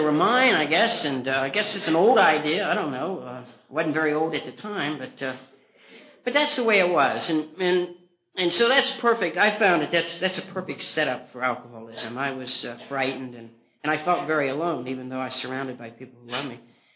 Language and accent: English; Martins Ferry, Ohio, United States; born there; I was born in Ohio, and I'm on the Ohio River in a small town south of Pittsburgh, a place called Martin's Ferry.